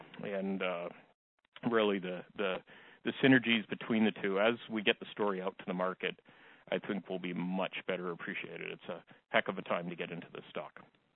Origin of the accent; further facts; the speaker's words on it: Stewart, British Columbia, Canada; You know, I'm from Stewart.